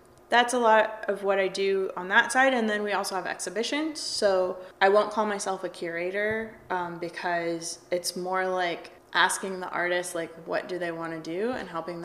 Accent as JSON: {"language": "English", "town": "Palo Alto", "region": "California", "country": "United States", "tie": "born or raised there", "also_born_or_lived": "Mountain View", "lives_now": "San Francisco, United States", "said": "Like I grew up in the South Peninsula, like in Palo Alto and Mountain View, and moved to San Francisco in 2004."}